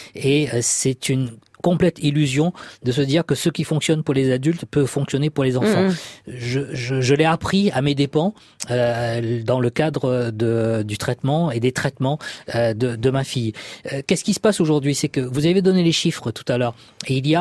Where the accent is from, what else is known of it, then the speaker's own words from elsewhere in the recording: Réunion, France; Je suis de La Réunion, donc c'est effectivement loin.